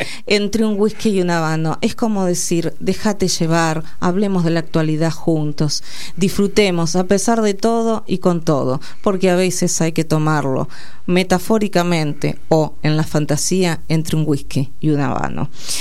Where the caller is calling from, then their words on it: San Nicolás, Buenos Aires Province, Argentina; de San Nicolás.